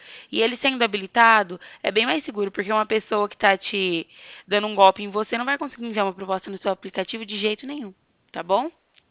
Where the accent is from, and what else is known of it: Presidente Prudente, São Paulo, Brazil